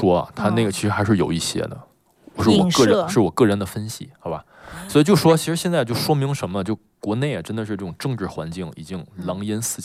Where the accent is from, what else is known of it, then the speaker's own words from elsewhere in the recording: Tianjin, China; 我作为一个天津人，对不对？